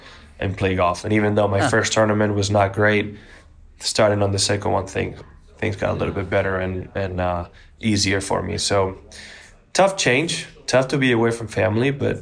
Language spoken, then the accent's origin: English; Bilbao, Basque Country, Spain; first language Basque; English is a second language; I did spend my last 2 years of high school in Madrid. So I'm from Bilbao, different city, right?